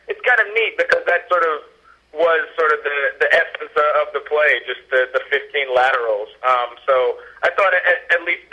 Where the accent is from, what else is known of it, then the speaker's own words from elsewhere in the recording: Jackson, Mississippi, United States; I'm from Jackson, Mississippi, and actually grew up about 10 seconds down the street from Millsaps, literally.